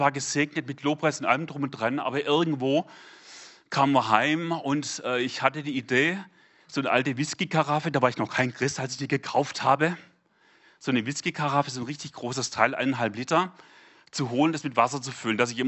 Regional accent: Baden-Württemberg, Germany; Als Schwabe würde ich vielleicht sagen, du Grasdackel oder du Halbdackel.

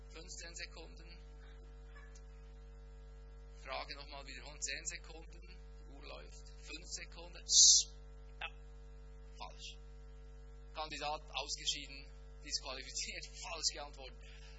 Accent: Bern, Switzerland; ich komme aus der Landwirtschaft ursprünglich, im Emmental, ich weiß, wie das funktioniert

